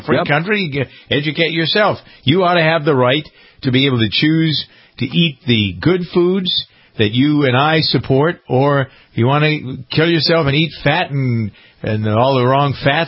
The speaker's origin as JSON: {"language": "English", "region": "Northeast", "country": "United States", "said": "Now, see, I'm from the Northeast, and I haven't seen them in California other than Trader Joe's."}